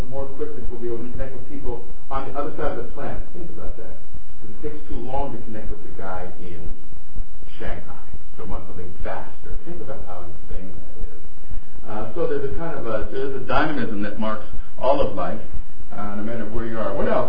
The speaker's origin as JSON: {"language": "English", "region": "Ontario", "country": "Canada", "tie": "born or raised there", "said": "One of the things I really prize about my own background is the kind of diverse environment we grew up in the Golden Shoe."}